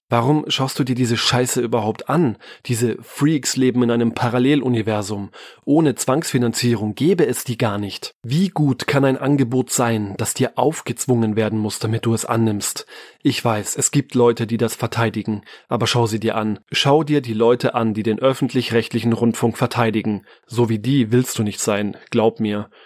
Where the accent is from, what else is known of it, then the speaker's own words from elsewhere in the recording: Germany; Weil ich mein Heimatland liebe. Weil Deutschland ohne starke Männer untergeht.